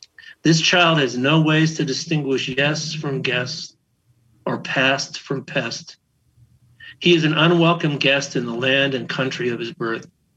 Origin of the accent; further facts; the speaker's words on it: Austin, Minnesota, United States; No, I grew up in Austin, Minnesota. My dad was a barber, but I worked on farms as a kid.